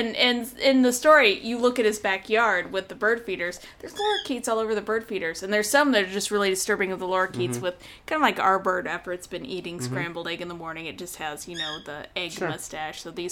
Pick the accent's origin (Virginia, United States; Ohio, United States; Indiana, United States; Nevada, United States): Indiana, United States; accent: Indiana Hoosier; My Indiana Hoosier accent's coming out.